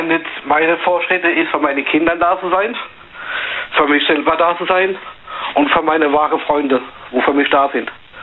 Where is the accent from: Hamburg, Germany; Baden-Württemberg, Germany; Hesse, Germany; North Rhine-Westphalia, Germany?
Baden-Württemberg, Germany; Mannheim; Ich bin aus Mannheim